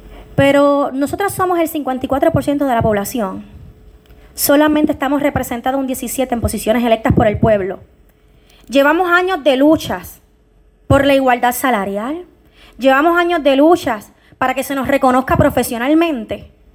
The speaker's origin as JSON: {"language": "Spanish", "country": "Puerto Rico", "said": "como mujer puertorriqueña, siento indignación"}